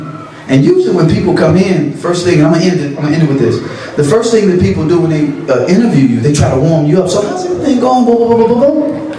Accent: Mississippi, United States; when I grew up in Mississippi, I would see my mother and my parents

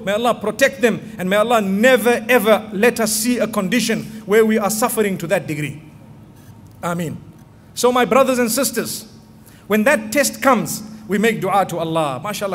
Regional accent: Zimbabwe; I come from Zimbabwe.

